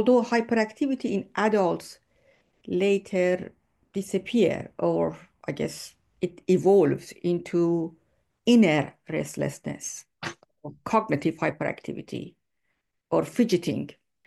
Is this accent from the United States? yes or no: no; Iran; moved away; You know, I'm originally from Iran, and coming from that country, I've witnessed the harsh realities of repression, discrimination, especially against women.